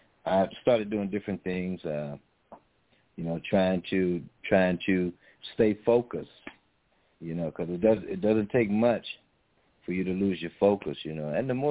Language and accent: English; Lake Charles, Louisiana, United States; also born or lived in Kinder; And I'm actually from Lake Charles, not Lafayette. And I've been a resident here all my life. You know, I was born in Kinder, but then we moved here to Lake Charles, and I've been here ever since.